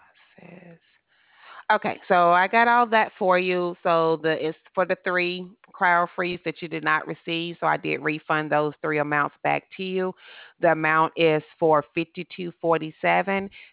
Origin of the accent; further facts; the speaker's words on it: Millbrook, Alabama, United States; I'm from Mirbrook, Alabama, so it's right there by you.